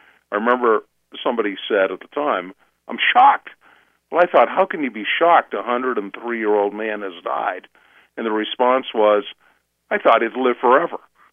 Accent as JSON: {"language": "English", "town": "Boston", "region": "Massachusetts", "country": "United States", "tie": "born or raised there", "said": "And I grew up in Greater Boston, and we went to see Spartacus."}